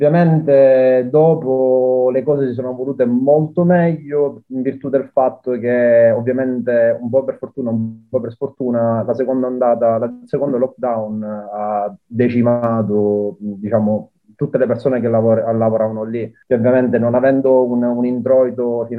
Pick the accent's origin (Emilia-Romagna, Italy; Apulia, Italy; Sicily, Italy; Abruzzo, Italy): Sicily, Italy; now in United Kingdom; io sono italiano, ma prima di tutto sono siciliano